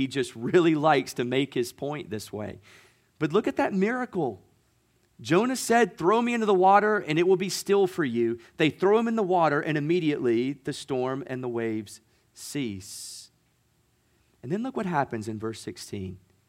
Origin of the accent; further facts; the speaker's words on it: United States; I was thinking about, as an American, we most definitely value democratic society and we value a capitalistic economy.